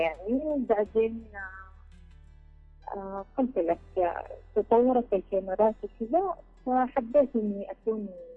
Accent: Taiz, Taiz Governorate, Yemen; أول فرصة عمل يعني مشروع الأجر كان مع موثق عندنا في تعز

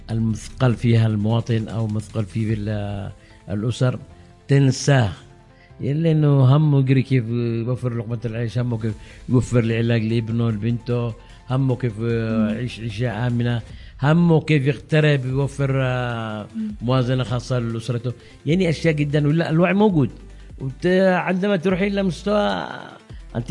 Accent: Yemen; عندنا في اليمن

